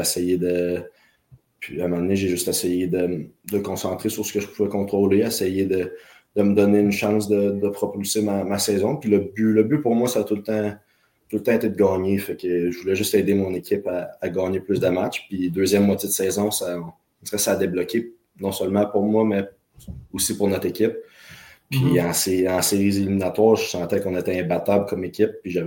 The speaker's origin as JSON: {"language": "French", "town": "Trois-Rivières", "region": "Quebec", "country": "Canada", "said": "Je viens de Trois-Rivières, Québec. D'origine grecque."}